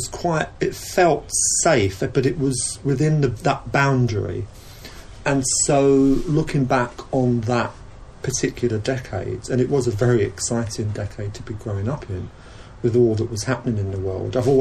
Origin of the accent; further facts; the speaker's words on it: Peckham, London, United Kingdom; I was born in St Giles's Hospital in Camberwell and grew up on a council estate in Peckham in the 1960s and 70s. I went to Oliver Goldsmith Primary School on Peckham Road, which was situated right next to the block of flats that I lived in.